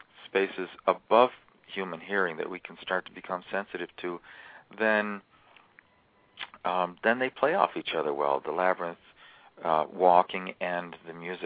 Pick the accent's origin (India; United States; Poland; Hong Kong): India; born there; moved away; because I was born in India, we have so many friends still back in India